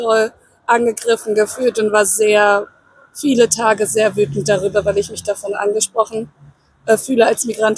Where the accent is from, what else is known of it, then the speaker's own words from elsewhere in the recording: Berlin, Germany; born there; Ich bin in Berlin geboren und wohne hier schon seit 20 Jahren.